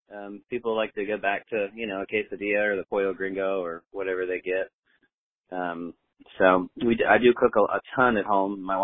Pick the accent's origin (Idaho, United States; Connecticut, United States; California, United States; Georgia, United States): California, United States; San Diego; I grew up out west in San Diego, always had a drive for Mexican food